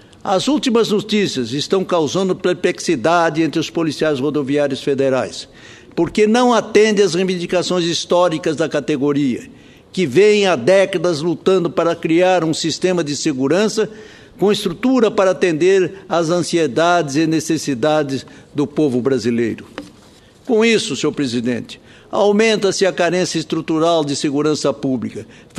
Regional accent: Brazil; Esse é o sentimento que eu tenho como brasileiro e sei que Vossa Excelência, senador Eduardo Suplicy, assim também o pensa.

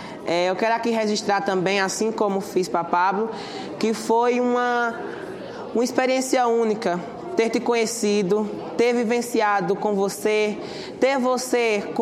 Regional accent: Paraíba, Brazil; Eu venho lá da Paraíba, a Paraíba do sertão nordestino, que tenta driblar a seca e suas implicações com a criatividade do povo nordestino, do povo paraibano.

